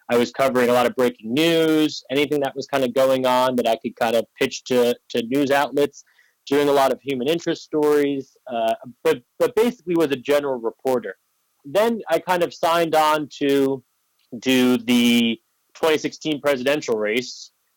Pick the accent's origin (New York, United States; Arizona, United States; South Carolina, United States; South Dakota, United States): New York, United States; Long Island; So I grew up on Long Island in New York, just out of New York City, kind of the original suburbs outside of New York City. My parents are both from New York, from the city itself, and basically, you know, I grew up in that community.